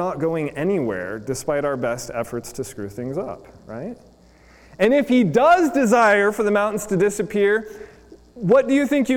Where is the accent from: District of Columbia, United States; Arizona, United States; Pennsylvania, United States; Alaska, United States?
Arizona, United States; At least I grew up in Arizona, so these kind of things have been like super noticeable, right?